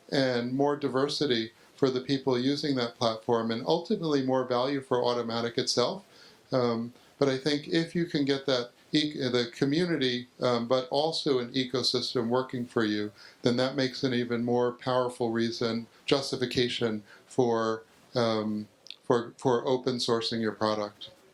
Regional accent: Austin, Texas, United States; one of the biggest companies in my hometown, Austin.

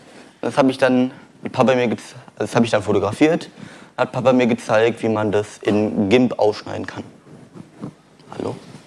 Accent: Berlin, Germany; Toll, komme ich hier aus Berlin her

